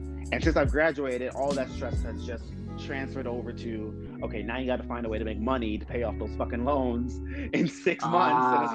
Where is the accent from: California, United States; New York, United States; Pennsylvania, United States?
New York, United States; Brooklyn; All right, well, I'm from Brooklyn, you know, born and raised. I'm 22.